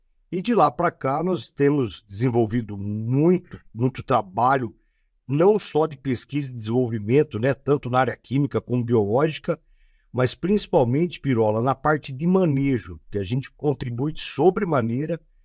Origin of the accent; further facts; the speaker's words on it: Monte Alto, São Paulo, Brazil; born there; nasci na Grande Monte Alto, uma cidade que eu tenho a honra de sempre evidenciar. Tive a oportunidade de estudar em Araras, na UFSCar, um centro bem referência em cana-de-açúcar.